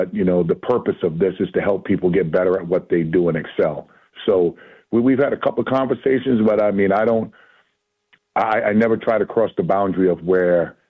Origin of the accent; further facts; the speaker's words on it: New England, United States; I'm a converted Commanders fan, obviously being born and raised in New England.